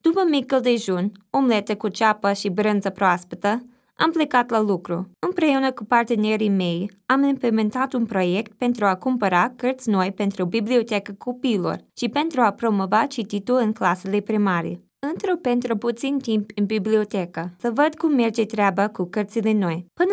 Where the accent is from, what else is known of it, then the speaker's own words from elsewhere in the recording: Eau Claire, Wisconsin, United States; Romanian is a second language; now in Romania; decât în orașul meu natal, Eau Claire, Wisconsin